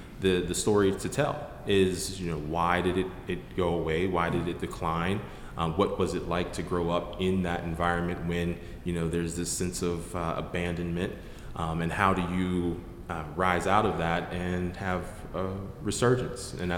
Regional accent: Braddock, Pennsylvania, United States; Well, I'm born and raised in Braddock, or I was born and raised in Braddock.

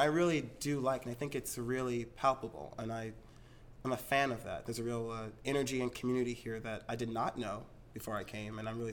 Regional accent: Long Island, New York, United States; I grew up in Long Island and then went to college in D.C. and then back up to New York.

